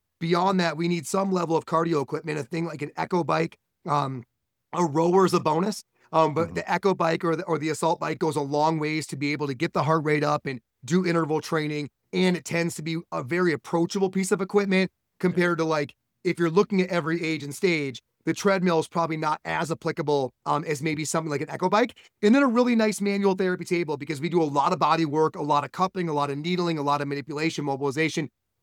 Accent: Fort Collins, Colorado, United States; I'm from Fort Collins, Colorado.

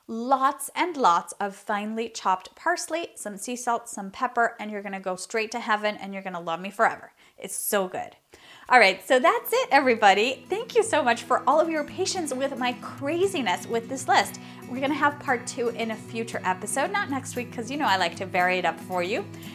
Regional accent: Venezuela; It's a tribute to my home country of Venezuela.

